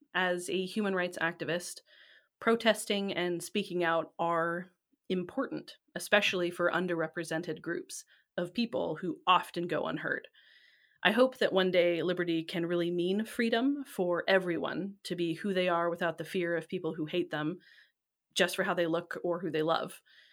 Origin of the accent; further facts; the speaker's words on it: Washington, United States; Well, I grew up in Western Washington, but my parents bought some land in Chelan, which is in Eastern Washington, when I was little.